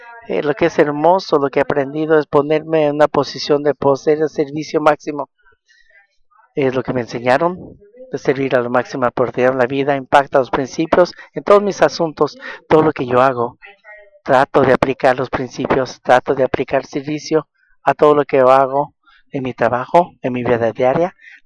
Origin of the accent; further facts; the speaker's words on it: California, United States; Porque soy del sur de California y está frío y no mezclamos.